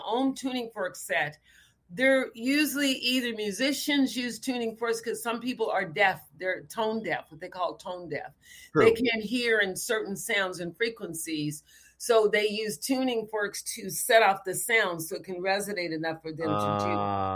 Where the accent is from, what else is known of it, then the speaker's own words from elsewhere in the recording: Texas, United States; I told him I was from Texas.